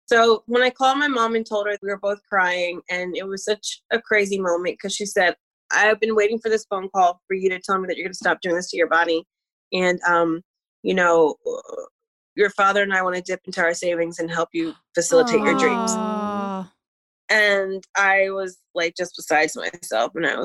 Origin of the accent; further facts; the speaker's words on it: New Jersey, United States; I don't know if I ever had words. I'm from Jersey. LOL. Shout out.